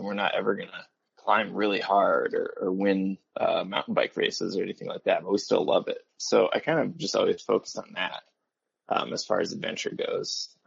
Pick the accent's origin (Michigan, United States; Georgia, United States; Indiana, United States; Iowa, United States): Iowa, United States; moved away as an adult; now in Missoula, United States; Boy, I grew up in a bunch of small towns around Iowa, actually, and then went to college. I left Iowa for grad school.